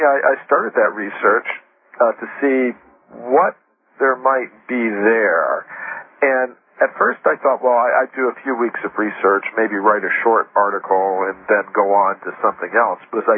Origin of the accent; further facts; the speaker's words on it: United States; Of course, I grew up in the United States, and I was pretty much on the conventional track